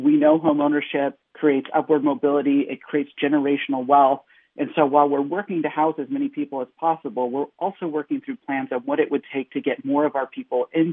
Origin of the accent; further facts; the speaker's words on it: California, United States; I grew up in Southern California. I'm excited about In-N-Out.